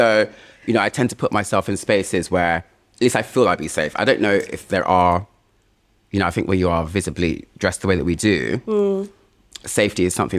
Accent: London, United Kingdom; I grew up in West London, in Shepherd's Bush, before it was Shepherd's Bush, or before it was Shea Boo, sorry, but it was very much Shepherd's Bush.

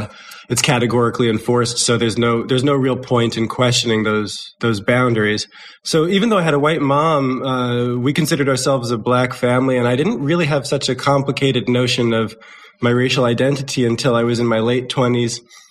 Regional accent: New Jersey, United States; I grew up in New Jersey in the United States with a black father who's old enough to be my grandfather from the segregated South and a white mother, evangelical Christian from Southern California.

